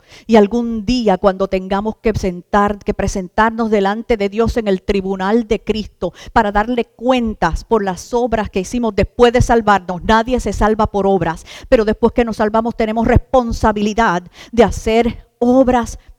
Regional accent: Puerto Rico; yo la he vivido, yo soy puertorriqueña

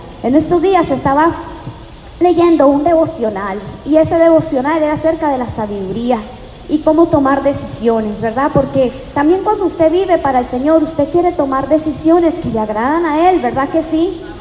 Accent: Cali, Valle del Cauca, Colombia; Yo soy de Cali, Colombia, y ya bailan mucha salsa.

